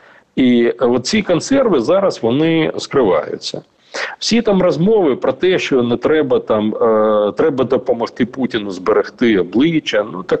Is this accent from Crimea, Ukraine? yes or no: yes; Crimea, Ukraine; я народився в Криму, і я кримчанин в 7-му поколінні